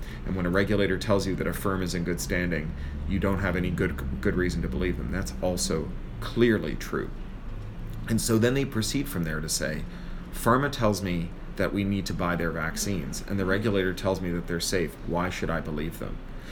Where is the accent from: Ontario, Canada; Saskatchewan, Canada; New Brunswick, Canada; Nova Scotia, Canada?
Ontario, Canada; Toronto; I grew up in Toronto, which like has a similar relationship to New York that Chicago has.